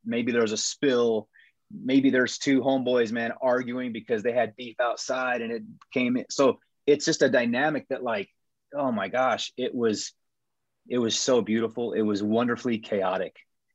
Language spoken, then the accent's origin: English; Taos, New Mexico, United States; So growing up in Taos, New Mexico, it was like a fish in water, right? I didn't really think about being Hispanic.